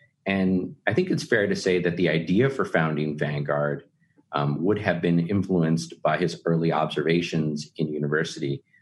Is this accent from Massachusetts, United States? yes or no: no; Texas, United States; So I really, really, really enjoy that part about being a Texan.